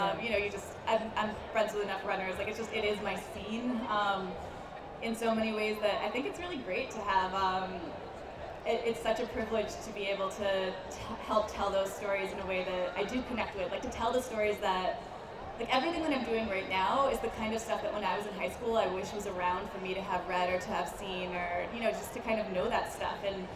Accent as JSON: {"language": "English", "region": "Rhode Island", "country": "United States", "said": "But, I was from Rhode Island, which is a good state"}